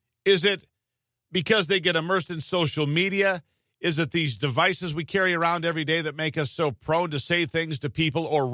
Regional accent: United States; born there; I wasn't born somewhere else. I was born here.

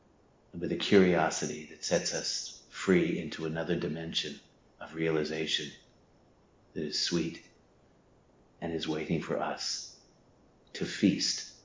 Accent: Alabama, United States; They came from North Dakota with their children. They came from Idaho with their children. And then I came from Alabama.

